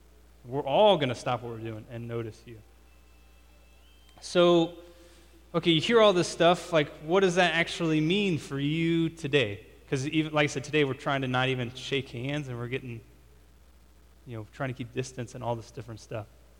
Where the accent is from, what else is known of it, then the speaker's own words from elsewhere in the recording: United States; also born or lived in Mexico; And as an American, sometimes you don't realize how our culture works until you get out of it.